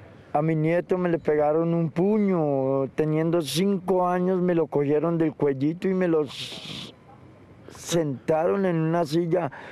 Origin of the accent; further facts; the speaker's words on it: Tumaco, Nariño, Colombia; Yo soy de Tumaco, Nariño.